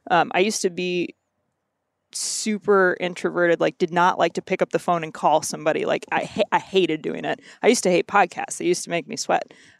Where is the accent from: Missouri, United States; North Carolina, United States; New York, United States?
Missouri, United States; also born or lived in Kentucky; I grew up in Missouri. My family's all originally from Kentucky. I was born in Kentucky. We've got a family farm in Southern Indiana.